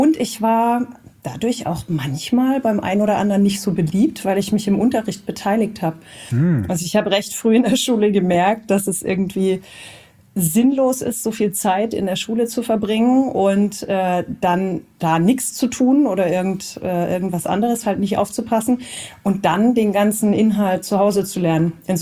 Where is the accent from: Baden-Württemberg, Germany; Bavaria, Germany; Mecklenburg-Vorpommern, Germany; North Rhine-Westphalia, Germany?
Baden-Württemberg, Germany; Sindelfingen; also born or lived in Karlsruhe; Ja, ich komme ursprünglich aus Sindelfingen und bin 91 nach Karlsruhe gezogen.